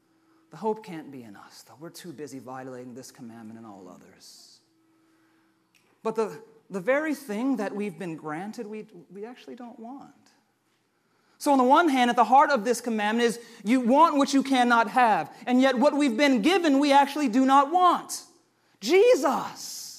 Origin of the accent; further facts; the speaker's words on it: California, United States; I'm from California.